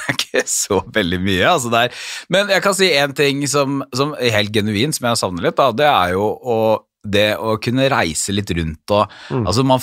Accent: Porsgrunn, Telemark, Norway; moved away as an adult; now in Oslo, Norway; jeg husker da jeg flyttet til Oslo fra Porsgrunn for å begynne å studere

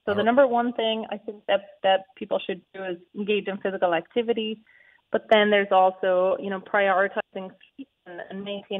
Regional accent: Ireland; now in San Francisco, United States; I'm actually in Ireland right now. That's my home country. I'm usually based at UCSF in San Francisco, but I'm spending some time back at home.

